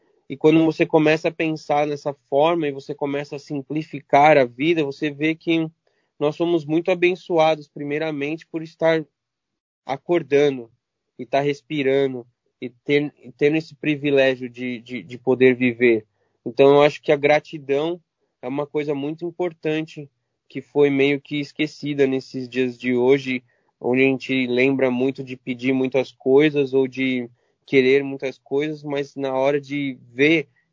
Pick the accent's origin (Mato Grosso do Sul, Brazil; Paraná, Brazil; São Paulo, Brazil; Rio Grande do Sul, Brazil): São Paulo, Brazil; born there; first language ar; Portuguese is a second language; Eu fui nascido em São Paulo. Só que os meus pais são imigrantes do Líbano. Então, quando eu nasci, eu aprendi a falar o árabe primeiramente.